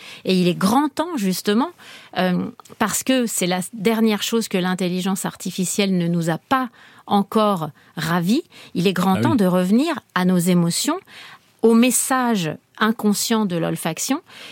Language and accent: French; Paris, Île-de-France, France; J'ai pas grandi en Corse, j'ai grandi à Paris avec beaucoup, beaucoup de séjours en Corse.